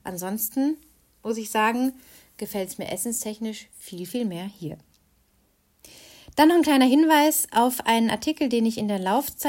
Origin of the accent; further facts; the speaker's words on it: Germany; moved away as an adult; now in Tunisia; Ja, Thema Deutschland noch. Also, ich möchte ja mein Heimatland nicht verteufeln